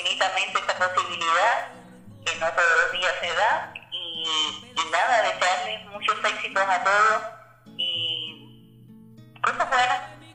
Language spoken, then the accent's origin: Spanish; Cuba; De Cuba extraño muchas cosas, mi tierra donde nací, donde me crié, donde di mis primeros pasos, donde conocí mi primer amor.